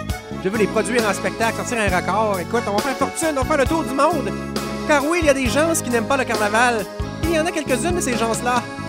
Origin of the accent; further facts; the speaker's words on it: Quebec City, Quebec, Canada; Moi, j'haïs pas ça, étant donné que je viens de Québec.